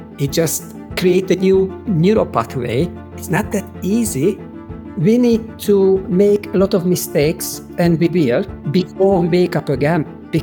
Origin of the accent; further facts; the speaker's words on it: Hungary; English is a second language; I'm originally from Hungary. I was 26 years old when I started to learn English. I never been taught English at school. So that's why I will have a strong accent